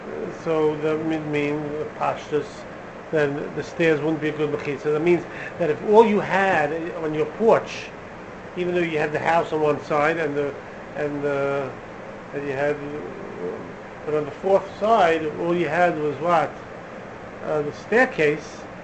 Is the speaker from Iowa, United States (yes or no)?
no; Brooklyn, New York, United States; I'm from Brooklyn, so I think... I think of like my Sheepshead Bay, at Manhattan Beach.